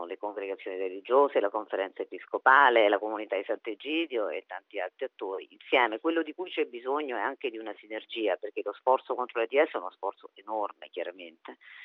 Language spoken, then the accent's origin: Italian; Cameroon; io vengo dal Camerun